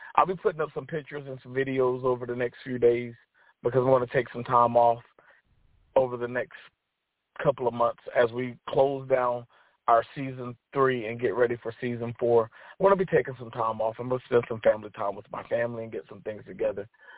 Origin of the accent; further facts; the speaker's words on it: United States; I don't really care about American R&B. I'm American.